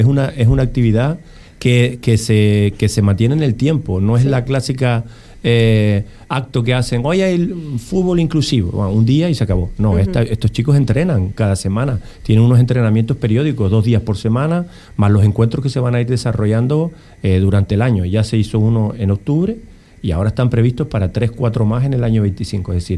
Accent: Canary Islands, Spain; Somos majoreros igual que los otros.

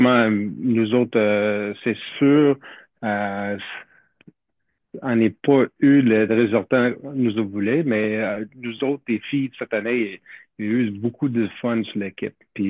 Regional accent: Quebec, Canada; now in Sept-Îles, Canada; Moi, j'ai une origine de la Basse-Côte-Nord. Puis depuis 13 ans, j'ai habité à Sept-Îles.

